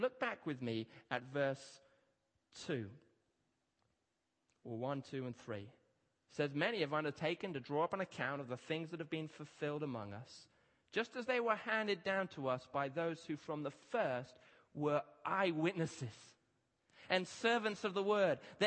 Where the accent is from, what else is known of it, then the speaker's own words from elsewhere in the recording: Kenya; When I was growing up in my garden, and I grew up in Kenya, we used to have a number of trees